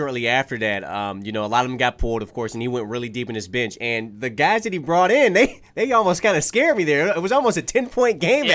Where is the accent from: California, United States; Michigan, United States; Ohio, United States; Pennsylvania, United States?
Michigan, United States; Detroit; Yeah, I mean, I grew up in Detroit, man